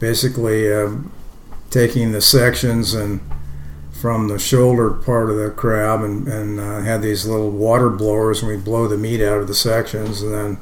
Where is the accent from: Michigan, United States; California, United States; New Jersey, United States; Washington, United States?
Washington, United States; Olympia; also born or lived in Seattle / Bellingham; I was born in Seattle, Washington. I ended up growing up in Olympia most of the time, graduated from high school down there. And then I went to college up in Bellingham at Western.